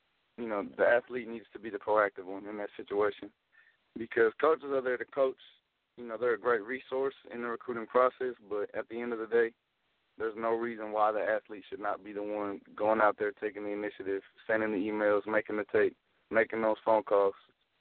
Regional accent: California, United States; All right, so I'm from Marin County, and that is just north of San Francisco.

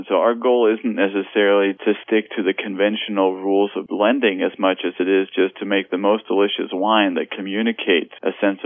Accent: Denmark; now in United States; We grew up in Denmark, and driving to Spain was like a long weekend

